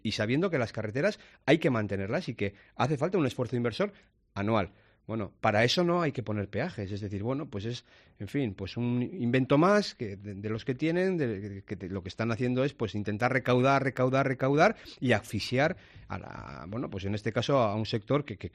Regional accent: Navarre, Spain; en este momento los navarros somos los españoles que más impuestos pagamos

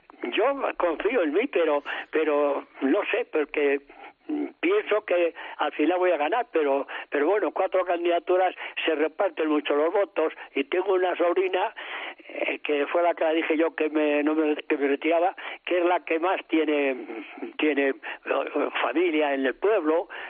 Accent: Castillejo, Spain; Bueno, yo no es porque sea mi pueblo, pero de como yo cogí mi pueblo a como está hoy, esto ya es un paraíso. Porque aquí en Castillejo, lo que entonces era todo basura

